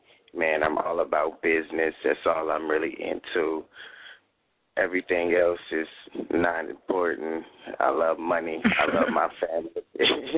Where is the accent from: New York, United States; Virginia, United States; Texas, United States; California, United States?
California, United States; Hawthorne; Man, I'm from Hawthorne, California. From the West